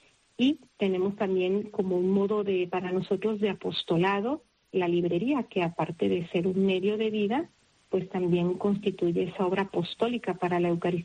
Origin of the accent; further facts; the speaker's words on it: Mexico; Hay una hermana argentina, una venezolana, una canaria de Teror y yo que soy de México.